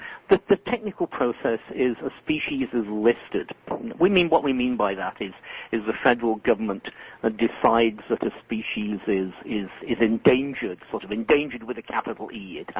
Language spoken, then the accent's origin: English; England, United Kingdom; now in United States; As an American citizen, obviously not originally, I grew up in England, but I've been an American citizen very proudly for many years